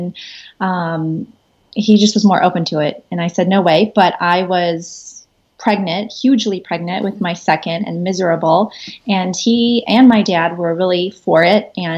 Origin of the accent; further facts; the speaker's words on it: Midwest, United States; Well, I grew up in the Midwest, so it was a lovely childhood.